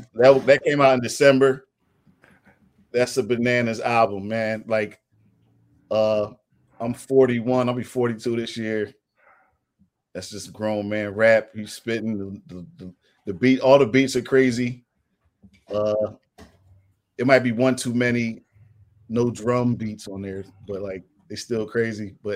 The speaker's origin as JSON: {"language": "English", "town": "Philadelphia", "region": "Pennsylvania", "country": "United States", "said": "I'm from West Philly, from Winfield / Overbrook, right?"}